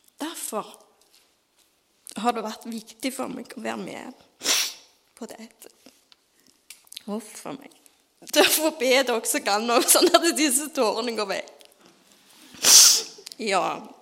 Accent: Riska, Rogaland, Norway; Jeg kommer fra Riska, født Riska.

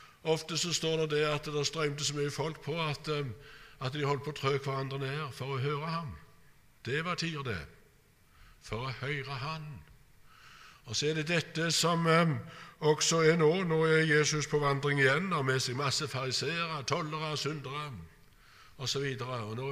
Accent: Randaberg, Rogaland, Norway; jeg vokste opp på Bø på Randaberg, og det er da flatt, helt flatt.

